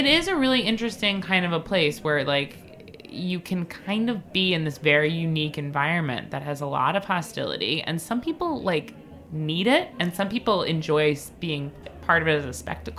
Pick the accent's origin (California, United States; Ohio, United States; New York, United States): New York, United States; Huntington; We're from Huntington, so...